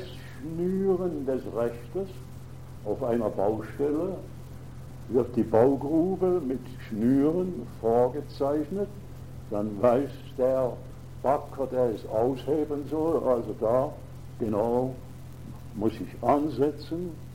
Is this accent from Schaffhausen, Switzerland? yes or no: yes; Schaffhausen, Switzerland; ich als Schaffhauser habe immer nicht wie die Deutschen Rache gesagt, sondern Rache.